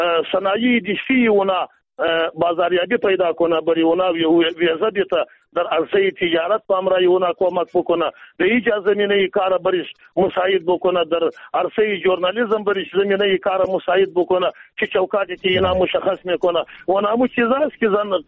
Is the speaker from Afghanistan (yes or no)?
yes; Afghanistan; ما افغان هستیم که دود و دستوری خودا داریم یا کلتوری خودا داریم